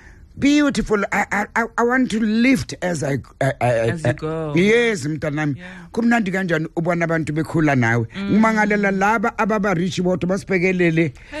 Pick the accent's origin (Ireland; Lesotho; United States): Lesotho; Danami, I've come from Goodstock. My mother, do you know that my mother, we come from Lesotho?